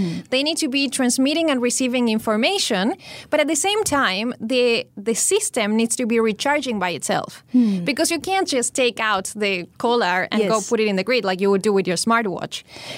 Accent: Uruguay; now in Brazil; I am originally from Uruguay. So we started in Uruguay. Then I moved to Brazil

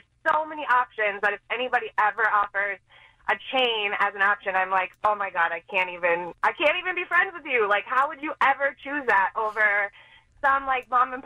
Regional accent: Minnesota, United States; I just wanted to tell John that I'm exactly like him. I am from a small town. I'm from Minnesota, like him.

